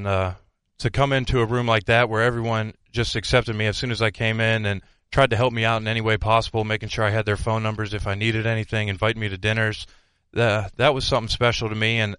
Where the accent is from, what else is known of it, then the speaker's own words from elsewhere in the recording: Ohio, United States; I grew up in Ohio, northeastern Ohio at that, so it's a cold area, so I was born in it